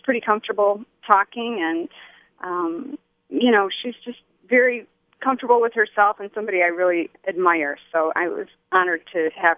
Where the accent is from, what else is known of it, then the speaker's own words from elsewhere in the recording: Detroit, Michigan, United States; I grew up in Detroit, so my parents have been in Detroit until the last year.